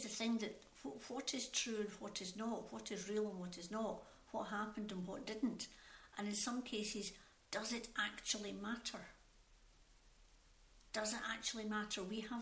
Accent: Glasgow, Scotland, United Kingdom; Now, I was brought up in Glasgow, so I am used to the west coast of Scotland

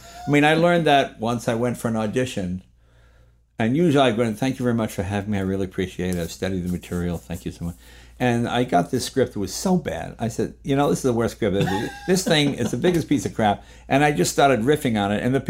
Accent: New England, United States; But growing up in New England, you have a reverence to your elders, for lack of a better word.

